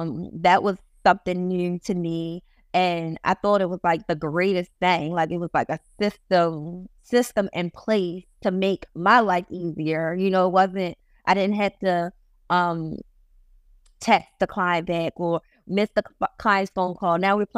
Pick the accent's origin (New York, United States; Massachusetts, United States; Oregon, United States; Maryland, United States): Maryland, United States; Baltimore; I went to Morgan State, but that's my hometown. I didn't live on campus. I stayed at home.